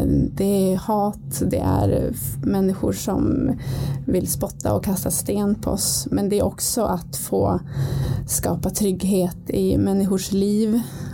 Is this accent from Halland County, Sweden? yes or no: no; Östersund, Jämtland County, Sweden; moved away as an adult; also born or lived in Oslo / California; now in Stockholm, Sweden; jag har egentligen inte bott hemma i Östersund sen jag tog studenten. Vilket var när jag var 19